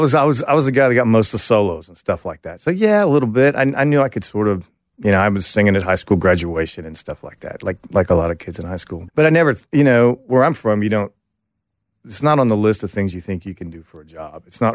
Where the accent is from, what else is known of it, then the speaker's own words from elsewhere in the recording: Oklahoma, United States; You know, I went to college in Texas, and I grew up in Oklahoma, so I loved country music anyway.